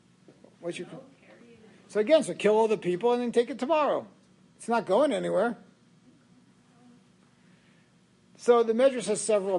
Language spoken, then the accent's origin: English; New York, United States; I said, "Listen, I know I'm a New Yorker and you're clearly not, but is there a reason why we're waiting?"